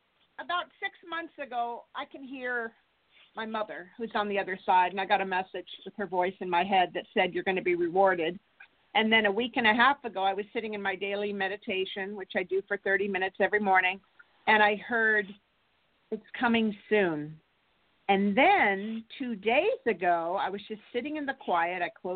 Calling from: Santa Barbara, California, United States; I'm California, Santa Barbara.

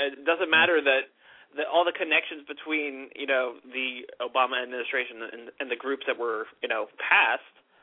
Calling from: Annapolis, Maryland, United States; I'm calling from Annapolis, Maryland.

